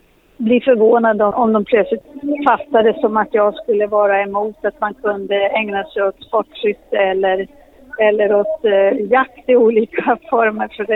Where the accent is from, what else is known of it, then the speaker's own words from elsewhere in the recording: Sweden; Men det är klart, som svensk ledamot så är man ju engagerad i alla frågor som är viktiga för vanligt folk hemma.